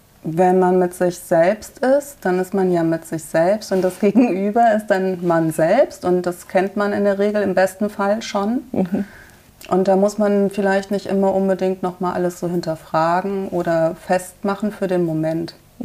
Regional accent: North Rhine-Westphalia, Germany; Ich bin ein Kind der 80er Jahre. Ich bin in Nordrhein-Westfalen aufgewachsen.

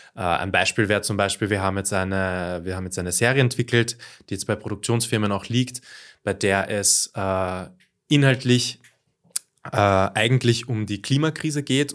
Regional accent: Trumau, Lower Austria, Austria; ursprünglich, genau, komme ich aus Trumau, habe dort mit Musik begonnen und mit dem Schreiben, aber dann sehr rasch ich bin in Baden in die Schule gegangen

